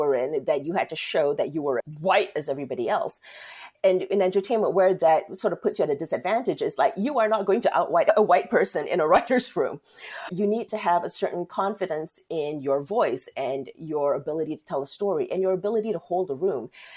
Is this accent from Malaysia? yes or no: yes; Malaysia; growing up in Malaysia, I'm like everybody else, and we feel like we're king of the hill.